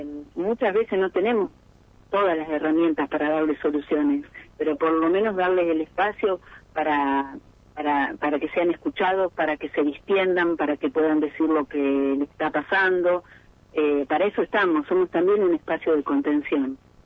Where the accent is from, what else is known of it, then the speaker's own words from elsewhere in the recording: Pergamino, Buenos Aires Province, Argentina; de ponerle la fuerza que siempre le ponemos como pergaminenses, como argentinos, para salir adelante.